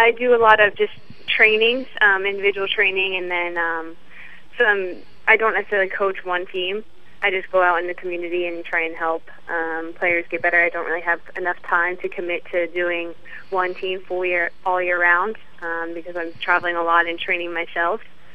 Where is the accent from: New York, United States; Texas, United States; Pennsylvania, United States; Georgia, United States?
Pennsylvania, United States; Philadelphia; I actually, as I said, I grew up in Philadelphia, so I watched the Philadelphia Charge play.